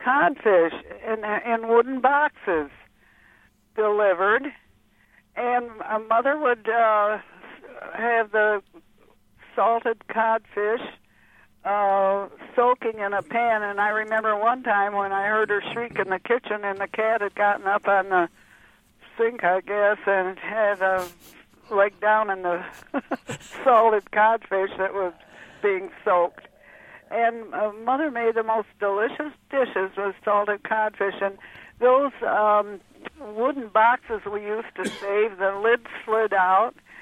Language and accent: English; Michigan, United States; now in Urbana, United States; Yes. I'm ancient. I grew up in Michigan. I'm calling from Urbana.